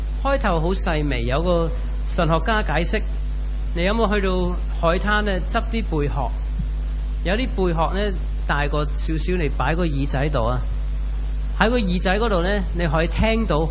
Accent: Macau; 我哋澳门人系讲广东话。

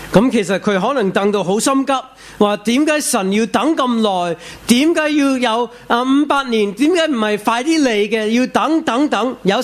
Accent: China; 所以我哋中国人叫粮食啊

